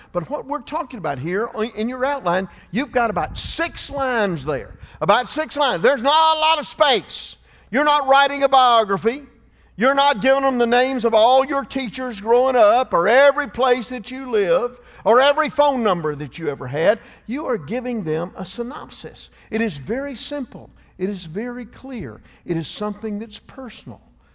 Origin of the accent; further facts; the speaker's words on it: Atlanta, Georgia, United States; I grew up in Atlanta, Georgia. I had one younger sister, and we had a very stable home.